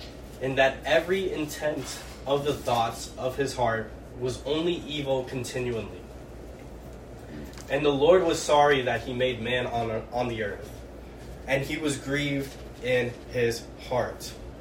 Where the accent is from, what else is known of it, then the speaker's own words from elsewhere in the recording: Florida, United States; I'm from Florida, so, like, we got gator here. I've had gator.